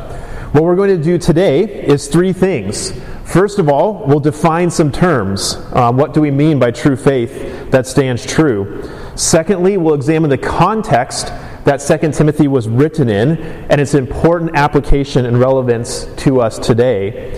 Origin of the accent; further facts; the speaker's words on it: Malaysia; growing up in Malaysia, where I grew up as a missionary kid